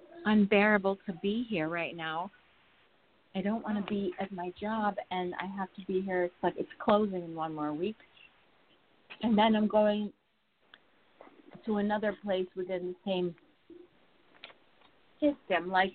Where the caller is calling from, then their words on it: New Jersey, United States; Hi, I'm calling from New Jersey.